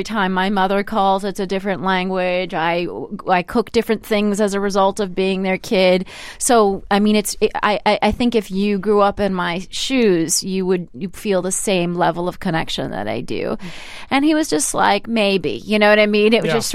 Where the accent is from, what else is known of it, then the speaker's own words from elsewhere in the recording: Palm Springs, California, United States; It's interesting because, you know, I grew up in Palm Springs, California, the way most people do. And my high school was about, I want to say, 55% Mexican.